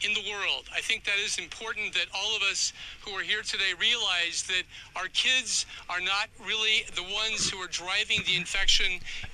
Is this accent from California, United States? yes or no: yes; Santa Monica, California, United States; I'm a pediatrician from Santa Monica, California.